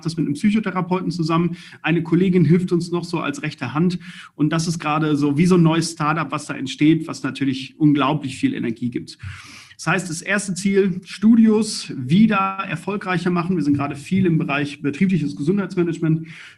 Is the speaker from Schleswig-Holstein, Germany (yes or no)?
no; Balve, North Rhine-Westphalia, Germany; Damals, ich komme aus Balve im Sauerland, so ein kleines Dörfchen